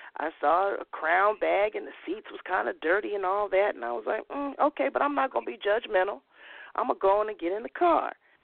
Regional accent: Los Angeles, California, United States; Now, you know, I'm from South Central L.A. I take pride in my ghetto card, my G card.

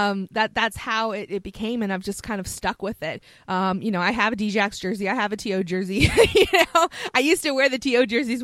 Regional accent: Virginia, United States; And Michael Vick is from my hometown.

